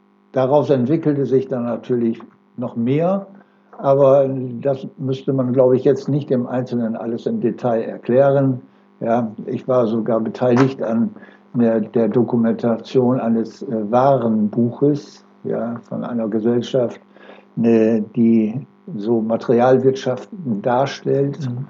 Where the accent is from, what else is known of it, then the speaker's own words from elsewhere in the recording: Oldenburg, Lower Saxony, Germany; born there; now in Delmenhorst, Germany; Ich bin geboren in Oldenburg 1938. Und mich hat es dann verschlagen von Oldenburg in den Bereich nach Delmenhorst